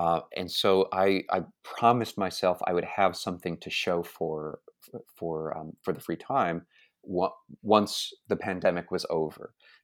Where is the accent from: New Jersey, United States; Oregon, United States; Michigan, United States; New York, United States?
Michigan, United States; Okemos; I'm from Okemos, which is a suburb of Lansing.